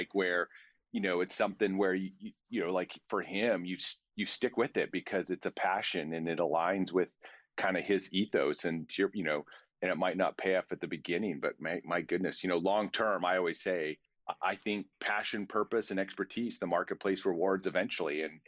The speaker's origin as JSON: {"language": "English", "region": "Alberta", "country": "Canada", "tie": "born or raised there", "also_born_or_lived": "England", "lives_now": "United States", "said": "I grew up in Alberta, Canada, and have had the privilege of living in Canada. I've lived in the United States, in Las Vegas, Nevada, California. I now live in Pennsylvania. I've lived in England for 5 years"}